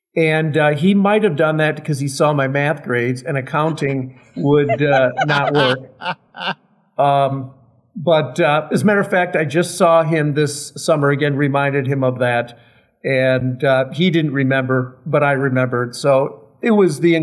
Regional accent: Watertown, Wisconsin, United States; I grew up in Watertown, Wisconsin, just in between Milwaukee and Madison, and actually in a little village called Pipersville, which is just a little burg with a bar.

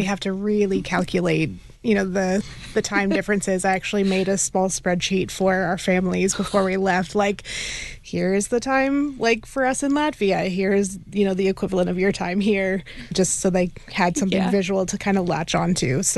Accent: Iowa, United States; I mean, I'm from Iowa, a small town in Iowa.

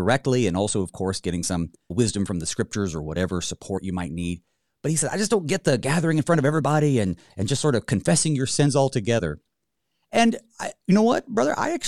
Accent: the South, United States; Growing up in the South in Baptist churches and a little bit more charismatic, for lack of a better word, not necessarily Pentecostal

